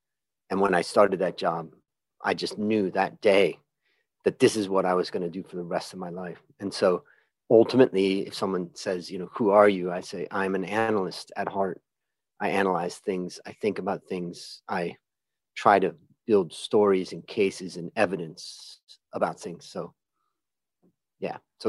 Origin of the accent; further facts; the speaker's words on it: Ohio, United States; now in Bangkok, Thailand; But if I go back in time, I grew up in Ohio in America.